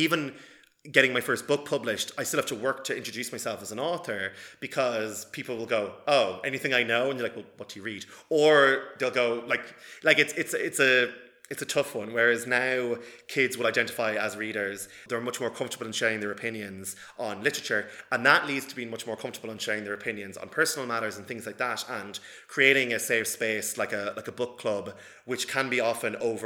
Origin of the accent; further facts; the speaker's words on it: Cavan, Ulster, Ireland; there was none of that when I was growing up in Cavan.